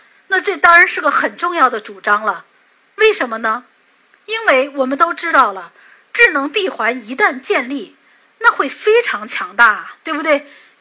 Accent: China; 所以我是个中国人

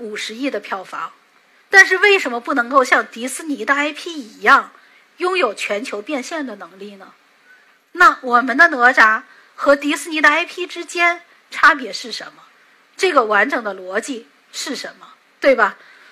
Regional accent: China; 所以我是个中国人

